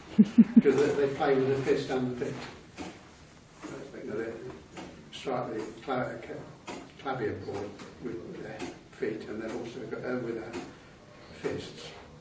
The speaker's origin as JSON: {"language": "English", "region": "Scotland", "country": "United Kingdom", "also_born_or_lived": "Coventry", "said": "No. I'm from Scotland."}